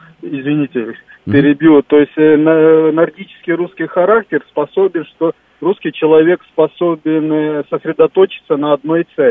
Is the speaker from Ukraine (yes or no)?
yes; Ukraine; now in Russia; Я из Украины приехал 20 лет назад